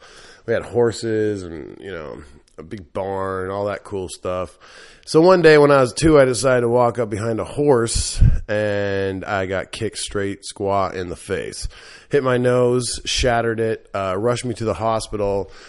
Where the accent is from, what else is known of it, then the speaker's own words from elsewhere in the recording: Eugene, Oregon, United States; born there; also born or lived in Portland, Oregon; I was born on April Fool's Day, 1976, in a small town called Eugene in Portland, Oregon. Lived in probably 25 to 35 different houses all my life. I moved a lot.